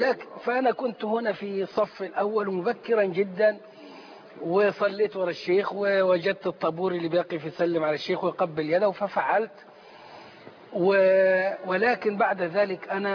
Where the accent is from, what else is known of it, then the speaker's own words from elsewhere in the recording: Sohag Governorate, Egypt; كان لسه أشرطة الشيخ ما نزلتش الصعيد وأنا من أبناء سوهاج